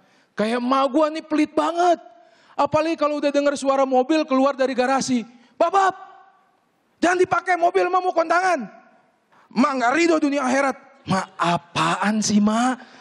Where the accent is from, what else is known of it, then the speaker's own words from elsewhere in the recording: Tangerang, Banten, Indonesia; Ini kejadian di kampung gua, Tangerang.